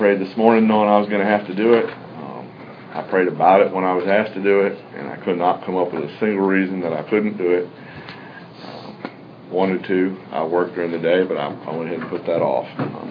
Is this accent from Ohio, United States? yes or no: yes; Cleveland, Ohio, United States; born there; You know, I was born in Cleveland, Ohio. Pretty good, you know, really good family.